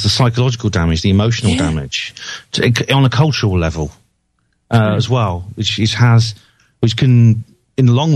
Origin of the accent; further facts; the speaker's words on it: Wales, United Kingdom; So I come from Wales, and in Wales there's … they have to sort of like split us up. So most people, a lot of people have double names in Wales. So there's Emlyn Jones, Rhys Jones, and Gwyn Jones and things like that.